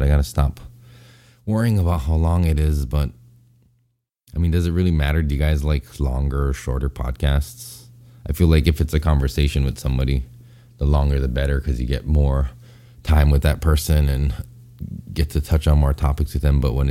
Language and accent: English; Hawaii, United States; Those states, I'm from Hawaii, so to me, they're pretty much the same.